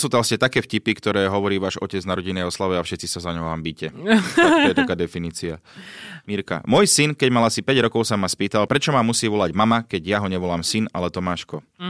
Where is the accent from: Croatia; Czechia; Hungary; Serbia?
Czechia; Slovak is a second language; Som si Češka